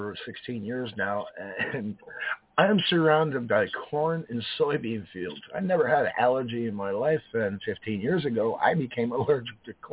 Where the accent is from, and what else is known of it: Florida, United States; born or raised there